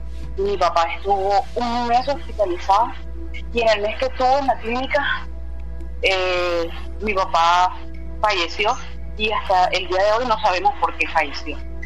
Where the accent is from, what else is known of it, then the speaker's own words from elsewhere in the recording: Barranquilla, Atlántico, Colombia; nosotros somos de Barranquilla